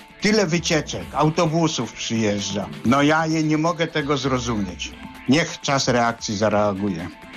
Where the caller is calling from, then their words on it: Szczecin, West Pomeranian Voivodeship, Poland; Dzień dobry, jestem ze Szczecina.